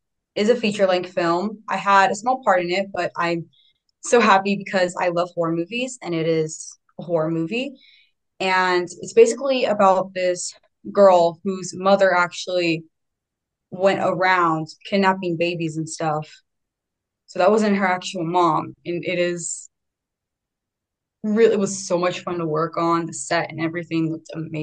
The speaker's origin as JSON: {"language": "English", "town": "Loomis", "region": "California", "country": "United States", "lives_now": "Los Angeles, United States", "said": "I moved front to LA from Loomis, California, which is a very small town, probably no one really ever heard of. So LA is much more different than where I used to live"}